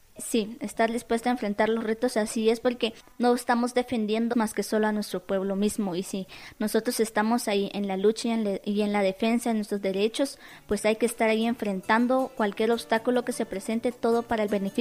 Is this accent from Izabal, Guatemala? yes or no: yes; El Estor, Izabal, Guatemala; soy del municipio de Lestor, departamento de Izabal.